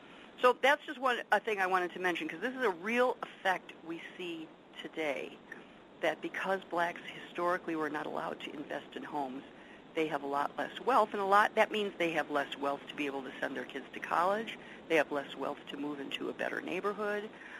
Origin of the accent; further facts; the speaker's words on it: Chicago, Illinois, United States; Oak Park is directly west of where I grew up in the West Side. So again, you could draw a line from the heart of downtown Chicago straight west, go past my house, and be in Oak Park.